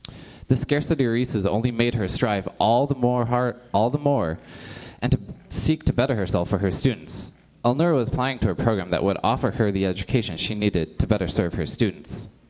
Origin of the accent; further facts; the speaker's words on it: New Hampshire, United States; I have to admit, I'm from New Hampshire, and I'm kind of scared of the South.